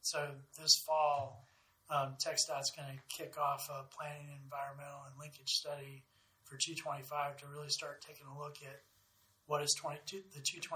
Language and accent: English; Hawaii, United States; And I was born in Hawaii, and the example I would use is, imagine living inside the Beltway